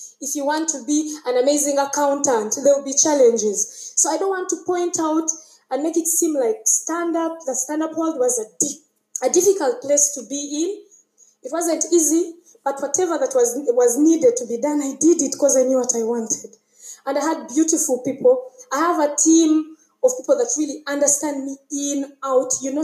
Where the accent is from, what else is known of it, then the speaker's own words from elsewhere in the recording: Uganda; The little energy I've used is one I came with from Uganda. I'd eaten sweet potatoes and a lot of maize.